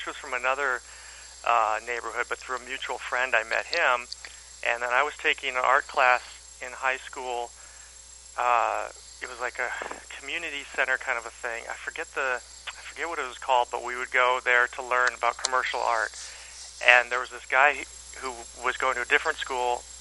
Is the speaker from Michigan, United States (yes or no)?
yes; Detroit, Michigan, United States; I was born in Detroit. I grew up in Michigan, and Detroit area.